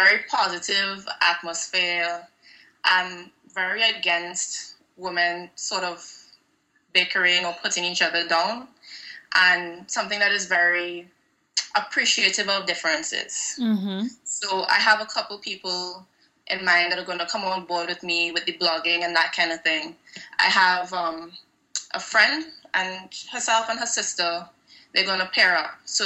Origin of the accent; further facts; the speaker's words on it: Trinidad & Tobago; Oh, I am from Trinidad.